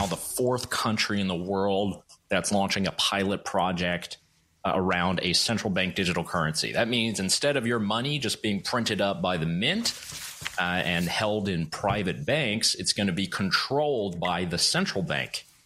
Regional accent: Canada; I'm Canadian.

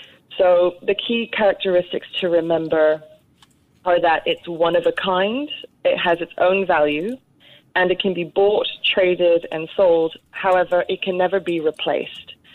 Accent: England, United Kingdom; I'm English

